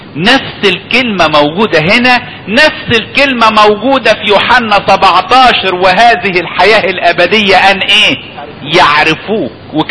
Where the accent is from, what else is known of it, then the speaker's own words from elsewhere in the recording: Upper Egypt, Egypt; عشان كده يقولك حتى في مثل عندنا في الصعيد